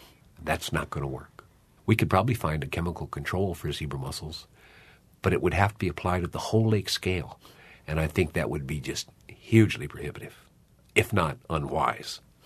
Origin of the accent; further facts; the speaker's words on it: Indiana, United States; I grew up near Gary, Indiana, the southern end of Lake Michigan.